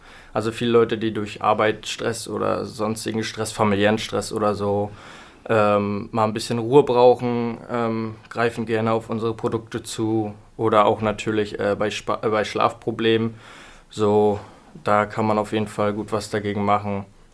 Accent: Rostock, Mecklenburg-Vorpommern, Germany; bin aktuell noch 27 Jahre alt, komme aus Rostock

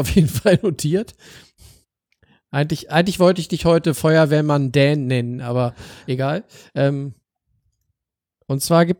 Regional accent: Northern Germany, Germany; bei uns in Norddeutschland sagt man kernig.

